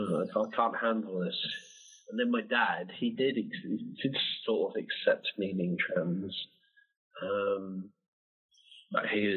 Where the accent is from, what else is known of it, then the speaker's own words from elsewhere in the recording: United States; I'm a size UK size 8. I don't know what that is. I'm American.